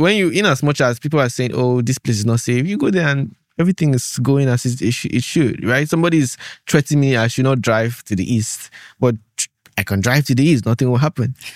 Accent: Nigeria; I'm Nigerian. I want to have my investment in Nigeria.

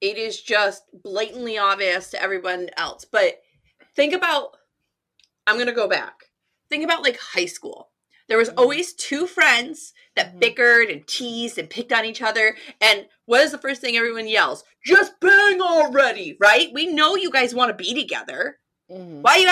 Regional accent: New York, United States; I'm from New York. I add up to everything.

